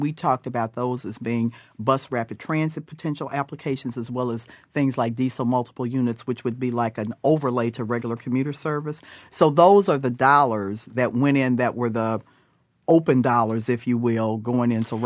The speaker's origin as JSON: {"language": "English", "town": "Cleveland", "region": "Ohio", "country": "United States", "tie": "born or raised there", "said": "But I grew up in Cleveland, Ohio, and I did three buses to go to school."}